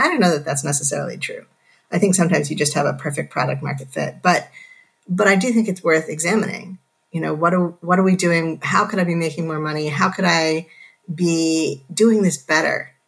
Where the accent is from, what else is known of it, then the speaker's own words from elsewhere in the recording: Connecticut, United States; So I grew up in southwestern Connecticut.